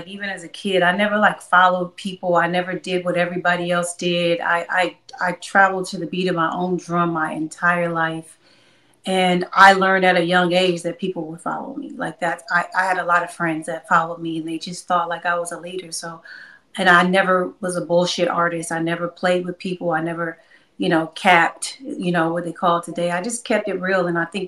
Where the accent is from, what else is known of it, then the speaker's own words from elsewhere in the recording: Inglewood, California, United States; also born or lived in St. Louis, Missouri; Young black girl from Inglewood, California. I was born in St. Louis, Missouri. I never want people to not know that part about me. Born in St. Louis, moved to Los Angeles around the age between like 4 and 5 years old.